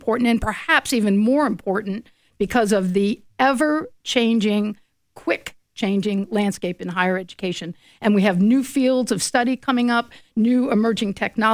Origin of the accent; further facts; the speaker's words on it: Virginia, United States; I'm actually from Virginia originally and grew up in Loudoun County and did my undergraduate at Virginia Tech.